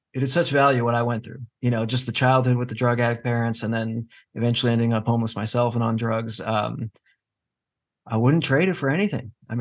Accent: California, United States; I was raised in California.

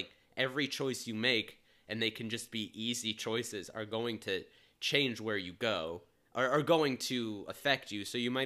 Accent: Cincinnati, Ohio, United States; We grew up in Cincinnati, just for those listening.

